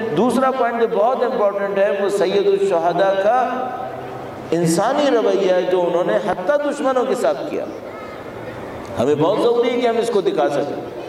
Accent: Pakistan; چونکہ میں پاکستان سے آیا ہوں، آپ کے بھائیوں اور آپ کی بہنوں نے وہاں پر یہی کیا ہے.

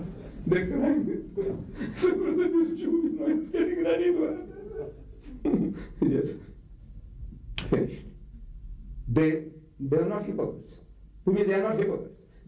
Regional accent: India; I'm not an Arab, I'm an Indian.

